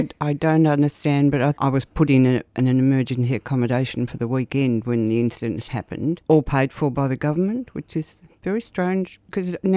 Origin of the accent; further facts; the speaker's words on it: Ballarat, Victoria, Australia; moved away as an adult; now in Richmond, Australia; where I was born and raised, and I decided to move.